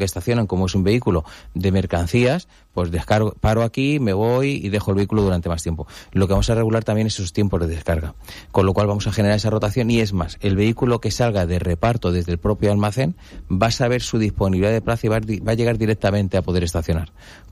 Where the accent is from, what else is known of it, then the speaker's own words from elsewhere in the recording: Benidorm, Valencian Community, Spain; que somos de aquí de Benidorm